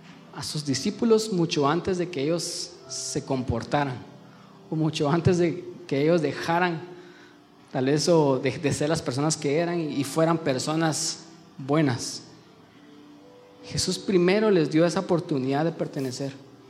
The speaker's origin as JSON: {"language": "Spanish", "country": "Guatemala", "tie": "born or raised there", "said": "yo, como crecí aquí en Guatemala y crecí en la iglesia"}